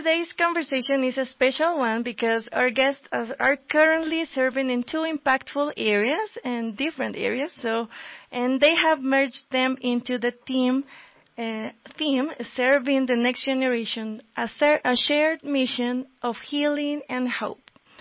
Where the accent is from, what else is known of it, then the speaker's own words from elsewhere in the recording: El Salvador; now in Bogotá, Colombia; I'm from El Salvador, and currently I'm reporting from the headquarters of CEPALC in Bogotá, Colombia.